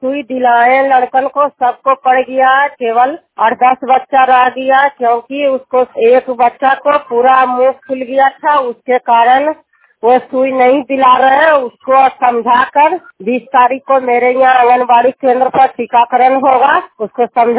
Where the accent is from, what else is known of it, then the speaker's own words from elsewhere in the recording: Bhagwanpur, India; मैं भगवानपुर के रहने वाली हूँ। मैं भगवानपुर गांव में काम करती हूँ।